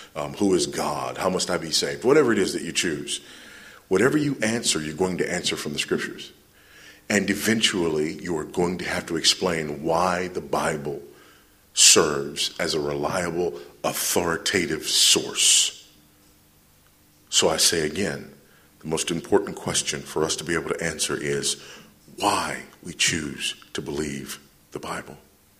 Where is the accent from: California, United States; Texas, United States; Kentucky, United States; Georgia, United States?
Texas, United States; I'm from Texas, and when people find out that we don't all wear boots and cowboy hats, some of them are actually, they're downtrodden.